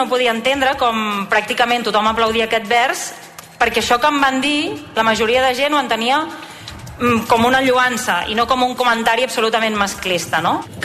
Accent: Vilafranca del Penedès, Catalonia, Spain; also born or lived in Barcelona; jo no sóc de Vilafranca de tota la vida. És cert que vaig néixer a Barcelona. Els meus pares i jo vam arribar aquí a finals del mes d'agost de l'any 1991, quan jo tenia 3 anys

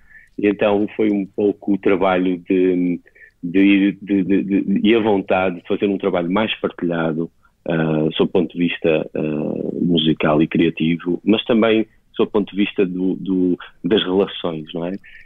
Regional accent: Guimarães, Braga, Portugal; voltar a viver em Guimarães, que é a minha terra natal.

